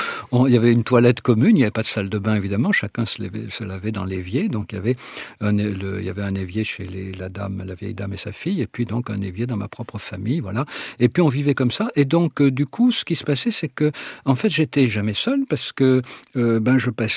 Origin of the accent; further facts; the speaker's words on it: Valence, Auvergne-Rhône-Alpes, France; born there; quand je suis né donc à Valence, dans la Drôme, il fallait du temps pour y aller.